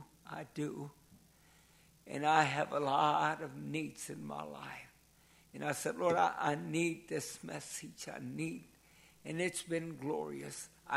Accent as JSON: {"language": "English", "town": "Campbell's Creek", "region": "West Virginia", "country": "United States", "said": "I come from Campbell's Creek. That's where my wife's from."}